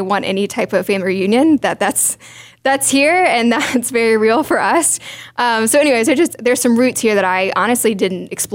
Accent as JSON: {"language": "English", "town": "Atlanta", "region": "Georgia", "country": "United States", "tie": "born or raised there", "said": "but loved growing up in Atlanta. I went to the University of Georgia in Athens, Georgia."}